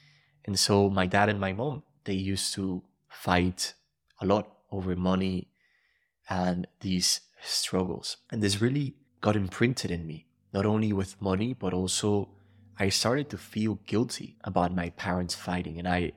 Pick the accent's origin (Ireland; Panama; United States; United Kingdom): Panama; I was born and raised in Panama, which is a really small country, about 4 million people. And as I was growing up, I was raised in a family that was part of the higher society in a way.